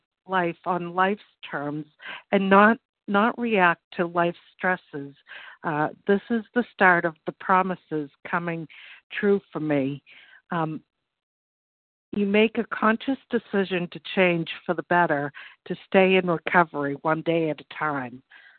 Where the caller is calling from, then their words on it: Massachusetts, United States; I'm calling from Massachusetts.